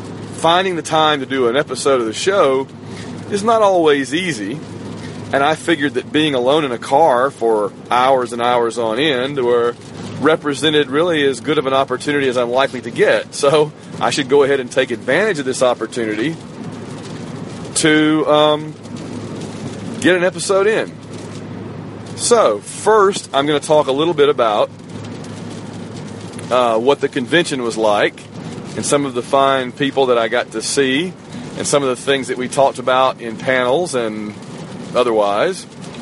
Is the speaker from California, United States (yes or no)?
no; Sylacauga, Alabama, United States; heading out towards my hometown of Sylacauga, Alabama.